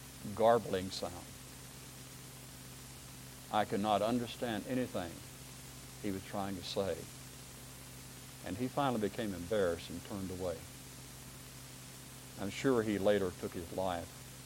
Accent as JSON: {"language": "English", "region": "Oklahoma", "country": "United States", "said": "Told him I was from Oklahoma and so on"}